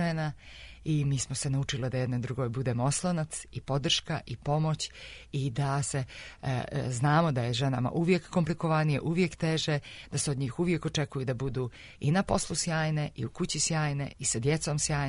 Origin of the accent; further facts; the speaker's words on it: Dodoši, Montenegro; I za mene, kao nekog koje je porijeklom iz Dodoša, mjesta gdje on snimao film Čudo neviđeno